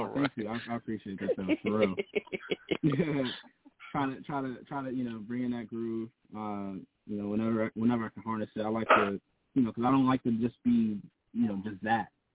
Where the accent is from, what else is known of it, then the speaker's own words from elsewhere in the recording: Buffalo, New York, United States; I would have to say, man, in Buffalo, like in my hometown, or anywhere?